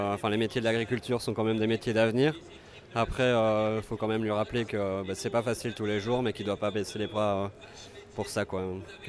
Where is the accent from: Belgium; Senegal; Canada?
Belgium; Wallonia; now in France; Je viens de Belgique. En dessous, je me situe à côté de Waterloo, en dessous de Bruxelles.